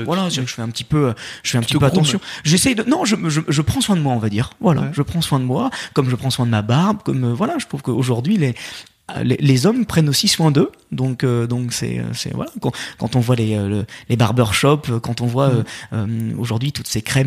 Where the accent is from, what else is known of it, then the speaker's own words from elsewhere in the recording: Lyon, Auvergne-Rhône-Alpes, France; Je suis lyonnais. J'ai eu la chance en plus de grandir dans une ville qui a été 7 fois championne de France. Je suis né avec un ballon doré dans la bouche, passionné de ma ville